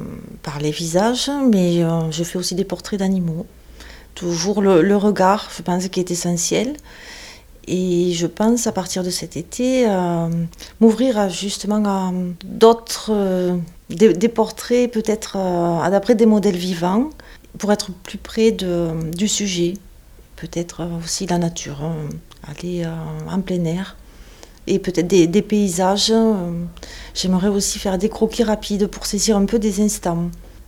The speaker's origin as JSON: {"language": "French", "country": "Central African Republic", "said": "je suis de Centrafrique."}